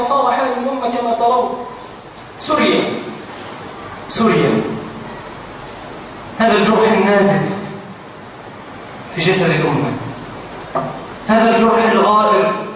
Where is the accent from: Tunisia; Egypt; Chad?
Egypt; Mansoura, Dakahlia; عندنا في المنصورة هذا الأسبوع